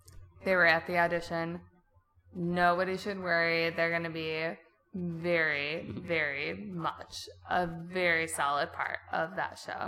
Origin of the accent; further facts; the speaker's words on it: Wisconsin, United States; also born or lived in Grand Rapids; We moved to Grand Rapids, but we're from Wisconsin, so we go there all the time.